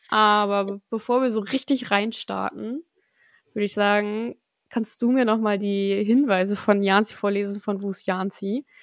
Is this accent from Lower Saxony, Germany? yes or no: yes; Lunestedt, Lower Saxony, Germany; also born or lived in Bremerhaven; Janzi und ich, wir wurden beide in Bremerhaven geboren. Und sind beide aufgewachsen in Lunestedt. Das ist so 20 Minuten von Bremerhaven entfernt.